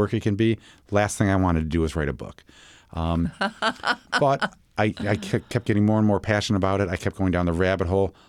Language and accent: English; Buffalo, New York, United States; now in New Orleans, United States; I am not originally from New Orleans. I'm from Buffalo, New York.